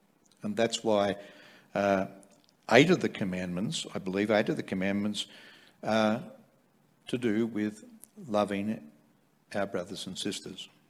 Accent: Australia; even just being an Australian

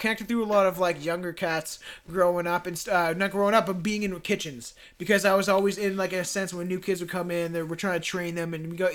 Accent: Canada; maybe not Canada because we're from Canada

